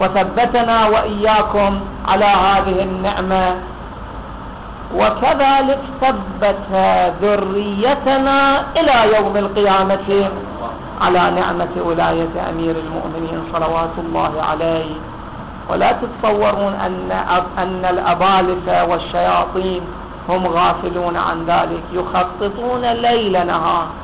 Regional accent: Iraq; احنا اذا صار عندنا في العراق ما يقارب 1,000,000 طالب

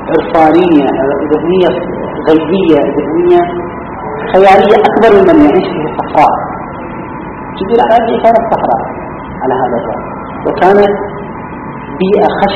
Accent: Eastern Province, Saudi Arabia; احنا قريتنا لوحدة وفي وهي صغيرة جدا فيها أكثر من 15 عين نابعة، هذا كله راح الآن أصبحت قريبة من المدنية.

